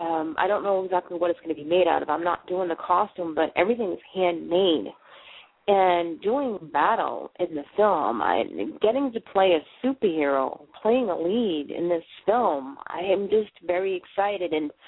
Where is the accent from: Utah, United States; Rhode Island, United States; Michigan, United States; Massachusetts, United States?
Massachusetts, United States; Boston; now in Maine, United States; Yes, people, I am a Boston girl. You probably hear me talking. Yes, I am from Boston, but I moved up here to Maine.